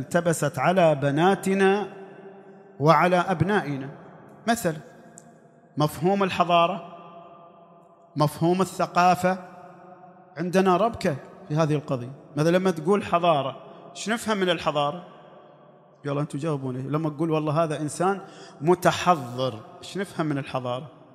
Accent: Al-Ahsa, Eastern Province, Saudi Arabia; مثل عندنا في الأحساء

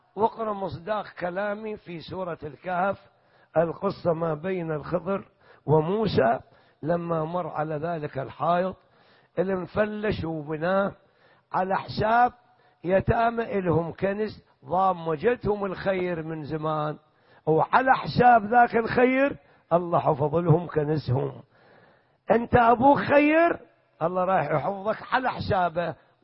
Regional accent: Iraq; وأنا ابن العراق وأشوف المجتمع هذا وهاي العشائر

